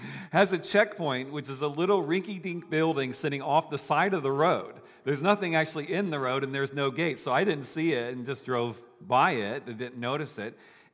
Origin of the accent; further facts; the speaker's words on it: Dayton, Ohio, United States; I'm from Dayton, Ohio, grew up in Dayton, Ohio, and we go back to Ohio a couple times a year to visit my family